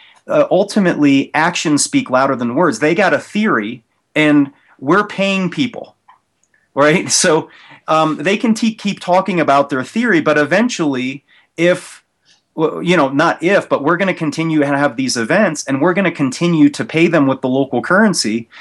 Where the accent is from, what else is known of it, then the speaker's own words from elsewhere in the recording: Tampa, Florida, United States; And I'm from Tampa originally